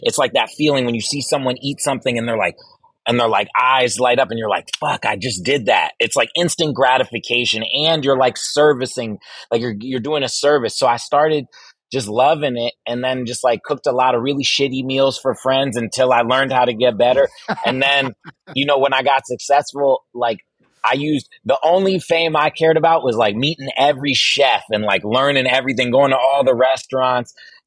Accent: Virginia, United States; I didn't grow up with a lot of money. So it's like I grew up in Virginia

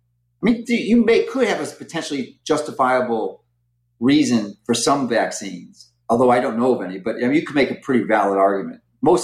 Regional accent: Canada; As a Canadian, you know what Trudeau did?

